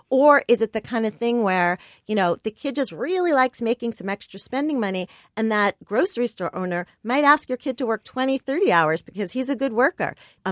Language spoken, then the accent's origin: English; Queens, New York, United States; Not in my school, but I grew up in Queens.